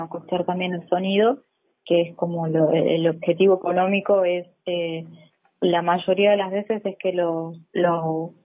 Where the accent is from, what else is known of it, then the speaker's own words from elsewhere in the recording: General Alvear, Mendoza, Argentina; yo soy de Alvear, y ahora vamos a trabajar con Tupungato, salir un poco de la capital